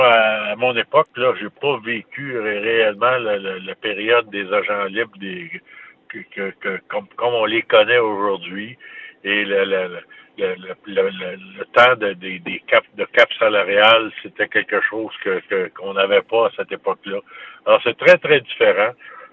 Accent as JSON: {"language": "French", "region": "Quebec", "country": "Canada", "said": "Je viens de l'Abitibi, là, c'est un petit gars de campagne."}